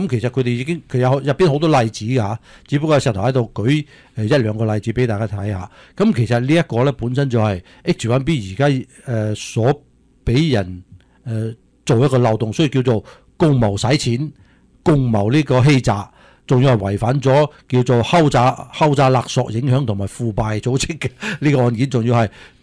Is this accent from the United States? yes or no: yes; United States; 你本身我作为美国人，我喺读书，因为读书而家咧读咗几年出嚟啦，我都系做 IT 嘅。